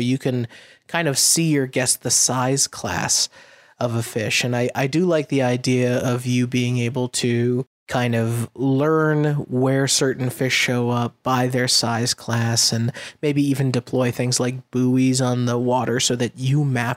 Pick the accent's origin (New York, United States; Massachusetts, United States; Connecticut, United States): Massachusetts, United States; Obviously it's coming out of Gloucester near my hometown.